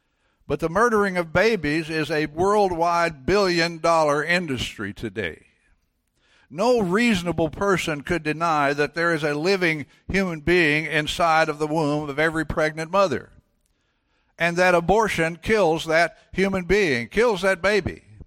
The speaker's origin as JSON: {"language": "English", "region": "Missouri", "country": "United States", "tie": "born or raised there", "moved": "yes", "lives_now": "Texas, United States", "said": "I was born and raised in Missouri. And I used to say that Missouri is a good place to be from, with the emphasis on being from, away from there. And I got to Texas just as soon as I could"}